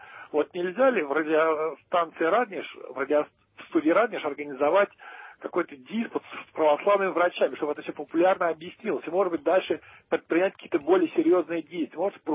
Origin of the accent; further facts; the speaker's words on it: Moscow, Russia; я из Москвы.